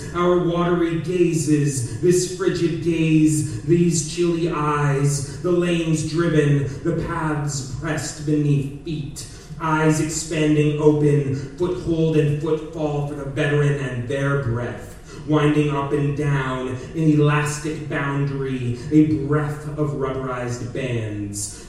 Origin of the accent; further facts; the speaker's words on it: Maine, United States; also born or lived in Rhode Island / Philadelphia; Growing up in Maine, living in Rhode Island and Philadelphia, as well as here, I have encountered countless veterans.